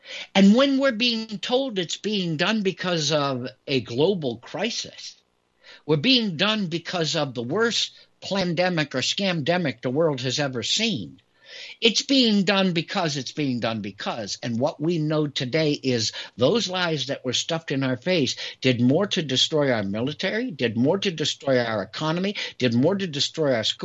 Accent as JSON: {"language": "English", "country": "United States", "tie": "born or raised there", "said": "Growing up in America, I never even considered that there would come a day when I would be discussing government censorship"}